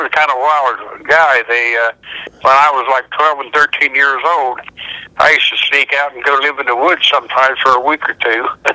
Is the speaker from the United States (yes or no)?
yes; Crooksville, Ohio, United States; also born or lived in Roseville; and I grew up in around Crooksville and Roseville, where I live now.